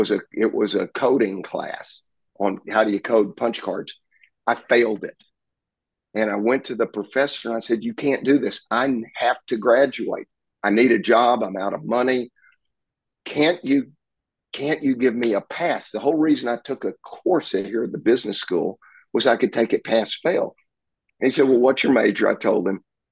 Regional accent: Texarkana, United States; I went back to Texarkana, my hometown, and put together a program at my high school

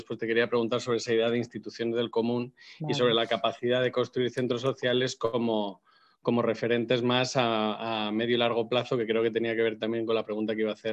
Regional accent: Madrid, Community of Madrid, Spain; Bueno, yo soy de Madrid

